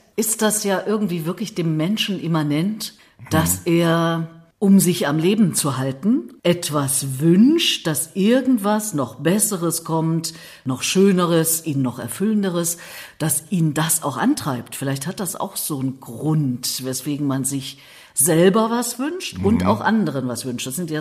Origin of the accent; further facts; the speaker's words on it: Erfurt, Thuringia, Germany; hat die Silhouette meiner Heimatstadt